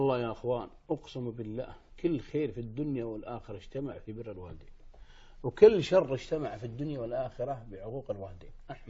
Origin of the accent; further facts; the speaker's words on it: Saudi Arabia; ما في دار العجزة في الكويت وعندنا في السعودية